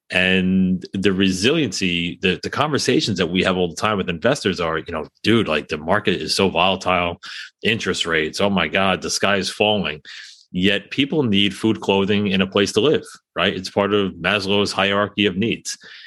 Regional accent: New York City, New York, United States; I'm going to admit it, right? I'm from New York City.

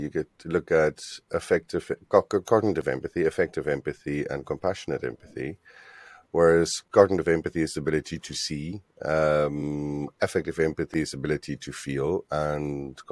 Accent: South Africa; I think we also grew up in a relatively macho society where, anyway, I grew up in South Africa.

